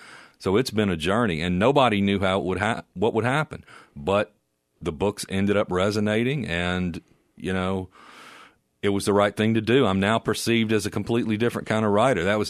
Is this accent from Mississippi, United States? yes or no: yes; Mississippi, United States; But as I began to write more about the Deep South, I'm from Mississippi, of course, and my hometown and these conflicts, Penn was sort of the natural observer for those stories.